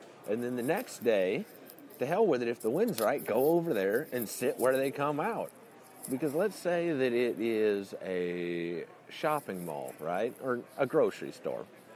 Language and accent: English; Illinois, United States; So then that I'm actually from Central Illinois. I've never really pretended to be from Texas, but it's a cool name.